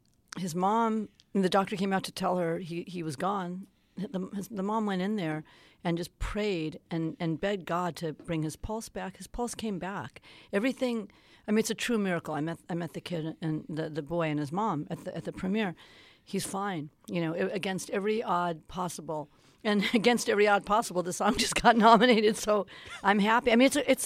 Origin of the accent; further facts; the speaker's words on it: Van Nuys, California, United States; You know, I'm from Van Nuys. I didn't have people in the music business.